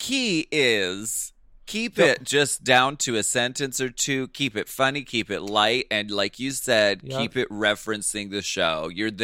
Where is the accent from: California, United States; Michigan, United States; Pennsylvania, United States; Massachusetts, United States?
Pennsylvania, United States; Erie; left to my own devices I swear a lot because I'm from Erie, Pennsylvania. It's how we express ourselves.